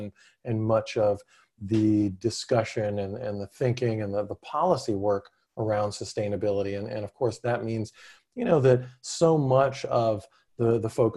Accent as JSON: {"language": "English", "town": "Nashville", "region": "Tennessee", "country": "United States", "tie": "born or raised there", "said": "I just mentioned growing up in Nashville, Tennessee, and being able to swim in Percy Priest Lake, which was made possible by a dam."}